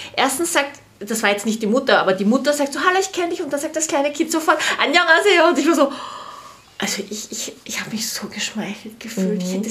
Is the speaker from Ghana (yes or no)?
no; Austria; Wir haben ja sehr viele, man nennt es ja Hidden Champions, also Firmen, die sind hauptsächlich bei uns in Niederösterreich, in der Steiermark